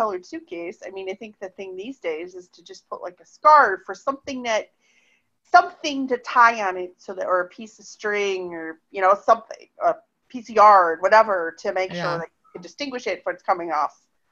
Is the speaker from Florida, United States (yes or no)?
no; Cleveland, Ohio, United States; Let me just get this out of the way. I grew up in Cleveland.